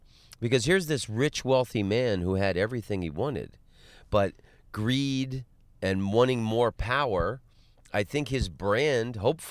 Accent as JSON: {"language": "English", "town": "Orlando", "region": "Florida", "country": "United States", "tie": "born or raised there", "said": "I'm from Orlando. I grew up in Orlando."}